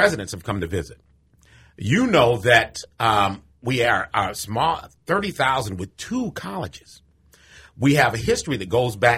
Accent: Joliet, Illinois, United States; now in Galesburg, United States; it's funny because growing up in Joliet, a lot of my friends on Facebook or whatever, how can you stay down there? When are you coming back to Chicago land and blah, blah, blah?

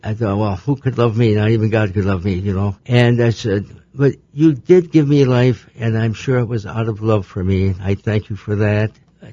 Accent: Spring Valley, Illinois, United States; also born or lived in Chicago, United States; I was born in Chicago. When the war broke out in 1941, we moved to Spring Valley, and that's where I grew up until I was a junior in high school, Hall Township.

